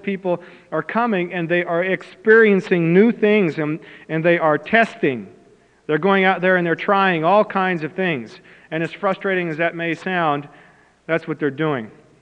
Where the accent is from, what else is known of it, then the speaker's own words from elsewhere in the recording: Missouri, United States; I grew up in Missouri. I served in Kansas, and it was very frightening for me to be in a cross-cultural situation